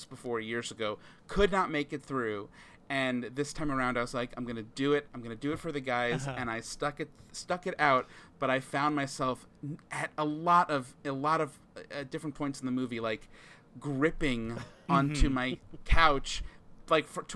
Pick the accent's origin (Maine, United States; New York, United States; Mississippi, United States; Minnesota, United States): New York, United States; It's so my parents are from New York. I grew up in Long Island.